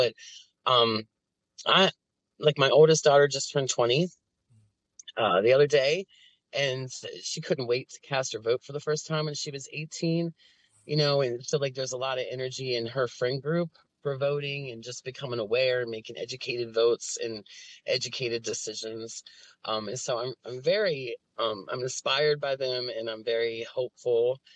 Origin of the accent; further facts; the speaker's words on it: Appalachia, United States; I'm very proud of being an Appalachian.